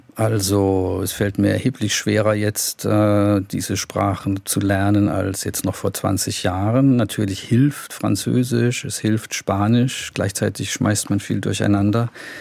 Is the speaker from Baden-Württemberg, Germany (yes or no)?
yes; Karlsruhe, Baden-Württemberg, Germany; also born or lived in Ohio, United States; Ja, ich bin in Karlsruhe aufgewachsen. Ich war während der Gymnasialzeit ein Jahr in den USA als Austauschschüler.